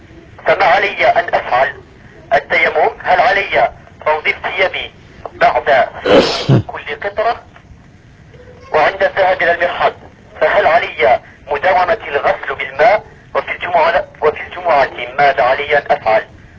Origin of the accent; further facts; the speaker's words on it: France; Arabic is a second language; كبرت في هذا البلد